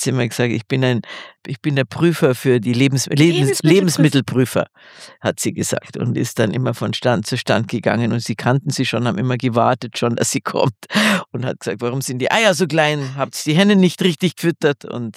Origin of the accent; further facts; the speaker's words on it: Riederau, Bavaria, Germany; in Riederau auch, wo ich aufgewachsen bin